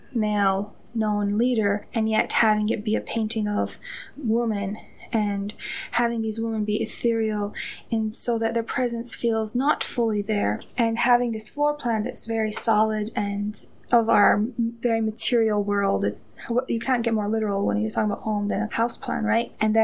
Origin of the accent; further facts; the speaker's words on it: Damascus, Damascus Governorate, Syria; now in Twin Cities, United States; installation artist here in the Twin Cities. I grew up in Damascus, Syria, and was dislocated here in 2011.